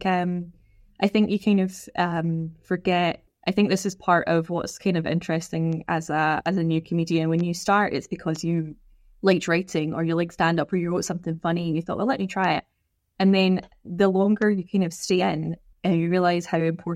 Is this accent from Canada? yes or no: no; Glasgow, Scotland, United Kingdom; I'm a Glaswegian stand-up